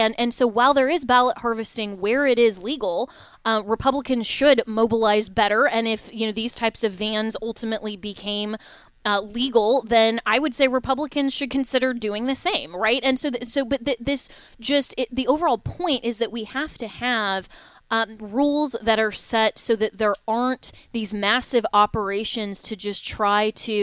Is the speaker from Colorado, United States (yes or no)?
yes; Colorado, United States; now in Florida, United States; I mean, I moved to the state of Florida. I'm a resident here. I can vote here in the state of Florida, but I can't vote now back in my home state of Colorado.